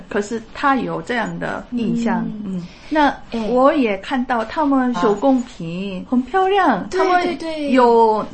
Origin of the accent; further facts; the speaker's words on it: South Korea; Chinese is a second language; 我是韩国人。